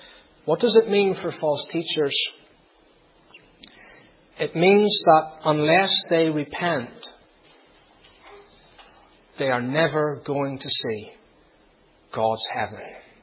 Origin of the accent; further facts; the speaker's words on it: Northern Ireland, United Kingdom; I have many favourite Ulstermen, being an Ulsterman myself.